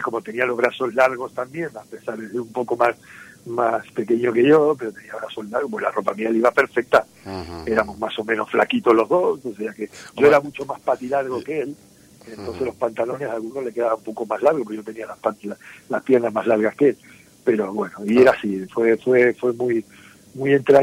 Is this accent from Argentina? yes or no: yes; Argentina; a mí, como buen argentino, me gustaba mucho la ropa de piel, y entonces yo traía ropa de cuero de Argentina